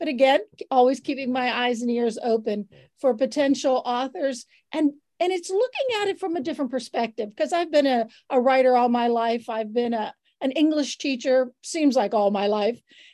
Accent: Youngstown, Ohio, United States; I grew up in Youngstown, so I know the area well.

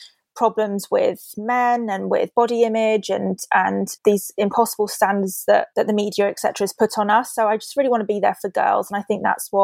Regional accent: United Kingdom; I think as British people, we're very conscious about the way that we're perceived.

